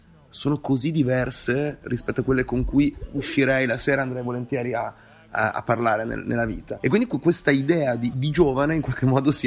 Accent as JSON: {"language": "Italian", "town": "Bologna", "region": "Emilia-Romagna", "country": "Italy", "said": "Io sono di Bologna, sono stato via un po' di anni"}